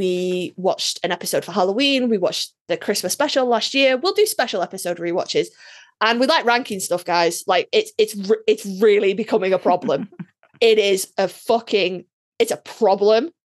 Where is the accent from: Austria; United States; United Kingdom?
United Kingdom; I'm British, obviously.